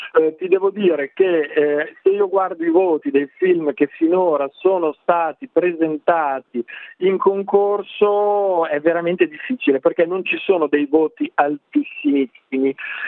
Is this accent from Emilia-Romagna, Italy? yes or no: yes; Bologna, Emilia-Romagna, Italy; io ad esempio vengo da Bologna, a Bologna sono tornato